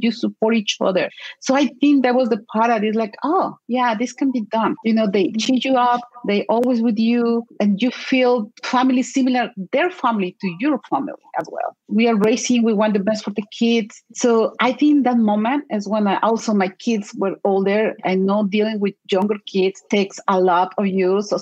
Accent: Mexico; accent: Mexican; English is a second language; Be okay with my accent, my Mexican accent in English.

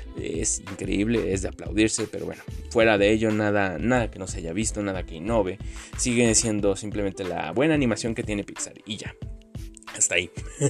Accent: Mexico; así como los mexicanos en su momento fuimos

